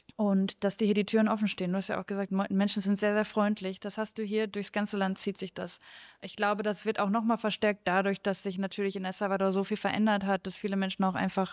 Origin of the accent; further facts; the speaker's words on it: Germany; Da merkt man auch, glaube ich, als Deutsche manchmal so, was wir so für selbstverständlich erachten, was hier auch einfach wirklich wertgeschätzt wird.